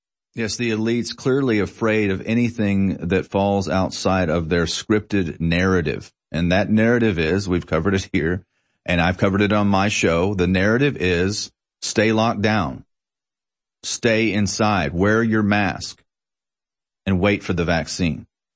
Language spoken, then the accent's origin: English; United States; No, I think I'll explore alternative media because I'm an American